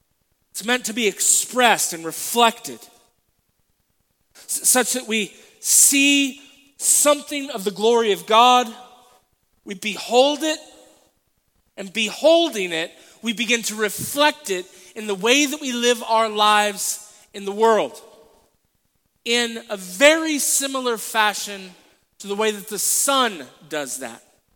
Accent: Texas, United States; now in Colorado, United States; I grew up in Texas and there was nothing but Whataburger and hot, just hot and Whataburger

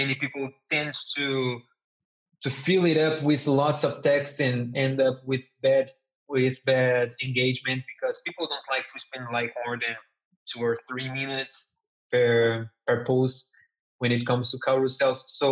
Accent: Brazil; English is a second language; now in Portugal; I come from Brazil. I live in Portugal right now, but I come from Brazil.

